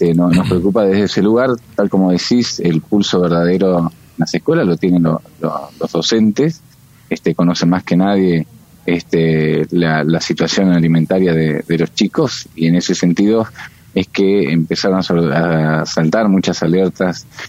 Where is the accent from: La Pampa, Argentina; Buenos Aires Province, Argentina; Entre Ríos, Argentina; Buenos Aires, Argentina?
Entre Ríos, Argentina; Isla del Ibicuí; En mi caso, yo soy de Isla del Ibicuí